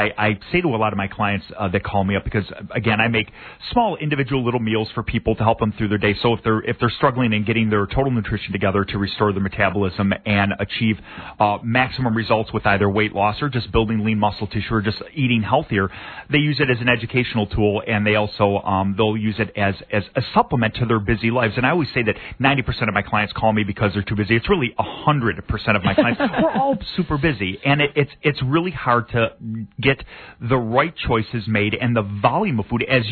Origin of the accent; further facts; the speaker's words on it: Buffalo, New York, United States; We're all one big family. We're all from Buffalo, you know?